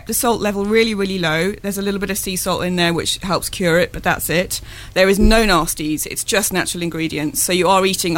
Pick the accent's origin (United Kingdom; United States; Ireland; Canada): United Kingdom; England; We're English, that's how we say it.